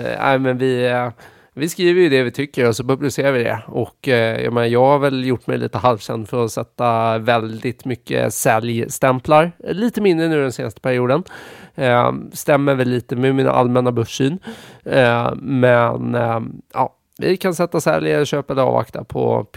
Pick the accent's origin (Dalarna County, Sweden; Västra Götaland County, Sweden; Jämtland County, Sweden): Västra Götaland County, Sweden; Gothenburg; jag inser att jag pratar lite stockholmska. Men jag är ju från Göteborg, så att, jag är ju till och med mer Göteborg än vad du är.